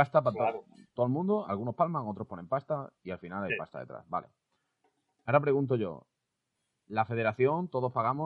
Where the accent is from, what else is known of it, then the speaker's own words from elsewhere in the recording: Spain; yo siendo español